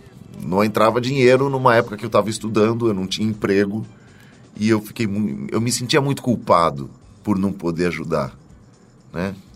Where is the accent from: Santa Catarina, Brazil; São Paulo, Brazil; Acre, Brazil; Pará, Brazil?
São Paulo, Brazil; born there; Eu nasci em São Paulo, morei em muitos lugares aqui, morei numa cidade perto daqui, que foi Juquitiba, onde a gente tinha sítio